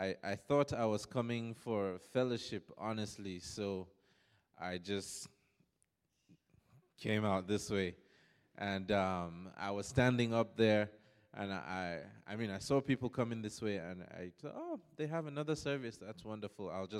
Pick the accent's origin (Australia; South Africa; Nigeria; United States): Nigeria; No, in Nigeria, we react to, you know, the way the things go on. So permit me to be as Nigerian as possible, please.